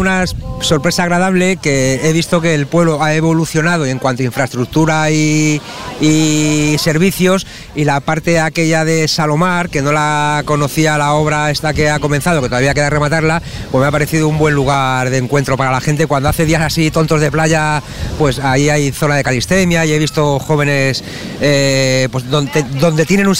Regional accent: Leganés, Community of Madrid, Spain; desde los que venimos de Leganés, unas cuantas familias colonizamos Salobreña, nos juntamos todos los veranos, pues los mismos amigos que ya hemos venido hace 20 años de Leganés.

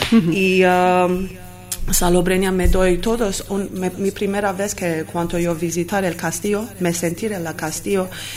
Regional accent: Los Angeles, California, United States; Spanish is a second language; Yo soy de Los Ángeles también, de California

